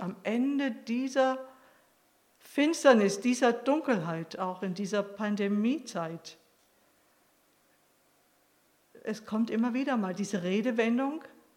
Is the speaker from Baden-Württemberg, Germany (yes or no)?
yes; Stuttgart, Baden-Württemberg, Germany; Ich war damals in Stuttgart, das war in der Zeit, wo ich hier aktiv war und bin nach Stuttgart in meine Heimat gefahren.